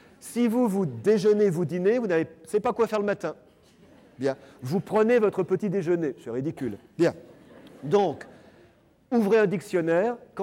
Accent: Lyon, Auvergne-Rhône-Alpes, France; born there; Il se trouve qu'à Lyon, où je suis né

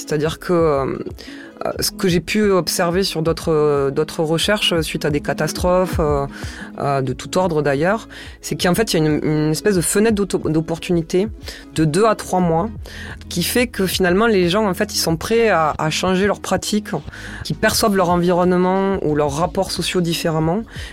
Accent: Toulouse, Occitanie, France; accent: Toulouse; donc à Toulouse, ça s'entend avec mon accent

